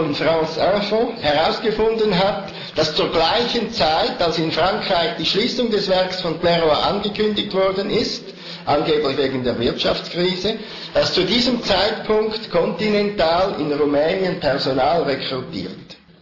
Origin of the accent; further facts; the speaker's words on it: Switzerland; ich komme aus der Schweiz